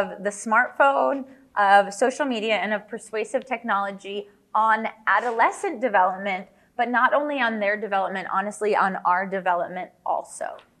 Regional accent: Chicago, Illinois, United States; now in Ukraine; missionary living in Ukraine. That is where I live and have ministered many years with my husband. We're originally from Chicago

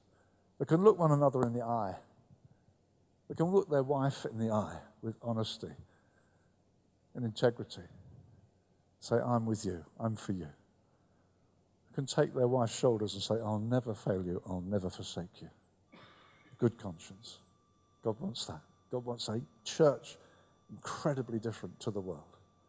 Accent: Brighton, South East England, United Kingdom; When we first tried to get a warehouse that we meet in my hometown of Brighton

